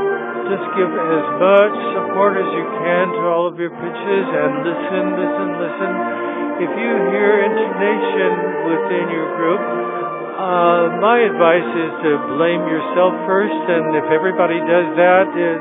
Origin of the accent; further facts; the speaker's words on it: Los Gatos, California, United States; I'm from Los Gatos, California.